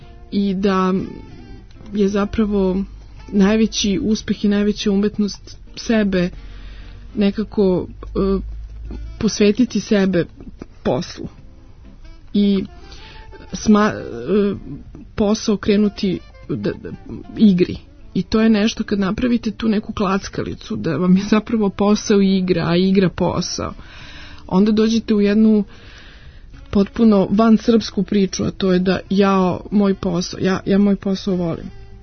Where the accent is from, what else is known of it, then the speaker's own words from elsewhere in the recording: Ćuprija, Šumadija and Western Serbia, Serbia; born there; u Ćupriji, tamo to je moj rodni grad.